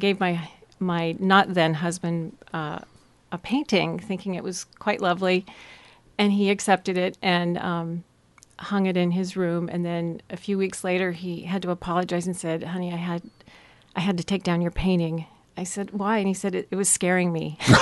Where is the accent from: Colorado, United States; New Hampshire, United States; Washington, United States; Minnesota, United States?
Washington, United States; Seattle; now in Portland, United States; Well, I have lived in Portland, Oregon since 1980. I grew up in Seattle.